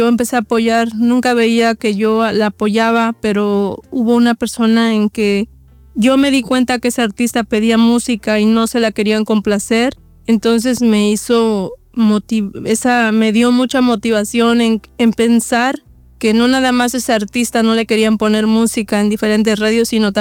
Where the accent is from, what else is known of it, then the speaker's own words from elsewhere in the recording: Mexico; now in Indianapolis, United States; vivo en Indianápolis, Indiana. Soy de México.